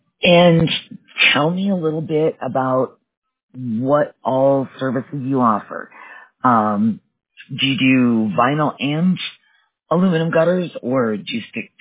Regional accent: Merrimack, Wisconsin, United States; now in Colorado, United States; I'm originally from Merrimack, if you know where that is.

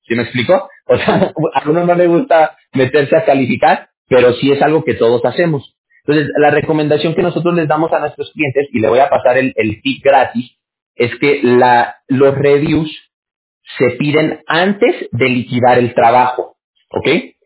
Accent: Mexico; yo que soy de México

